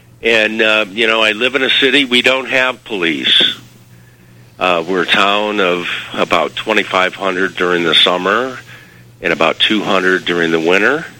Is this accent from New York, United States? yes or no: no; Defiance, Ohio, United States; I'm from Defiance, Ohio.